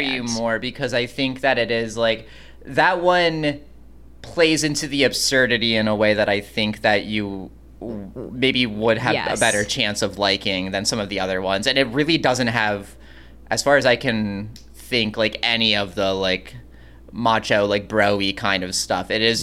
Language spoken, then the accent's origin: English; England, United Kingdom; born there; I was born in England. My mom's English and like her whole family's English.